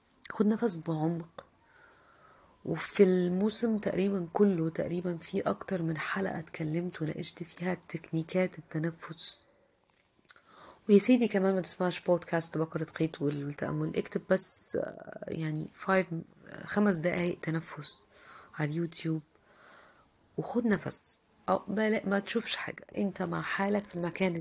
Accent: Egypt; بتحس انه في لقطة كده احنا مصريين دايما بيقولك يعني ايه

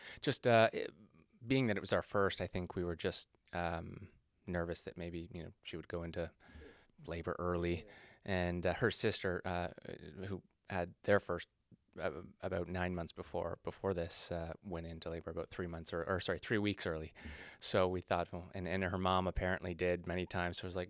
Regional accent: Sutton, Ontario, Canada; I grew up in Sutton, Pefferlaw area.

